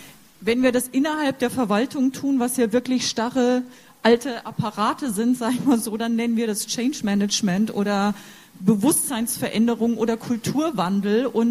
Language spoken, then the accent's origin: German; Hamburg, Germany; ich komme aus Hamburg